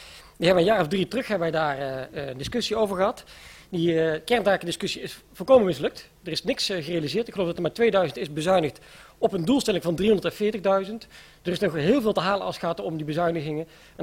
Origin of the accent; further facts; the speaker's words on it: North Brabant, Netherlands; Even niet te verwarren met … dat is de rijke tak van de familie, maar ik ben gewoon een Brabantse jongen.